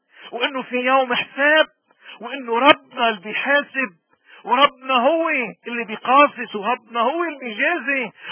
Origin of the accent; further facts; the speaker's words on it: Lebanon; ولكن اليوم نحن ما فينا بقى نضل واقفين من دون ما ناخد موقف كلبنانيين، كل لبناني لازم يكون عنده موقف